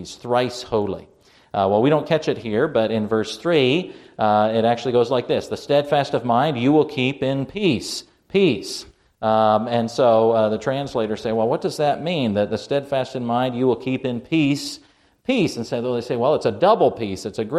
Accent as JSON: {"language": "English", "country": "Canada", "tie": "born or raised there", "also_born_or_lived": "New Zealand", "said": "growing up in Canada. We lived in New Zealand for 6 years."}